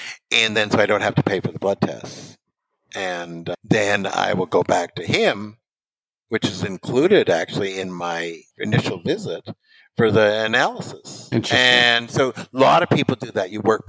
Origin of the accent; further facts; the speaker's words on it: Vancouver, British Columbia, Canada; Is I'm from Vancouver, and and I miss excellent Asian food.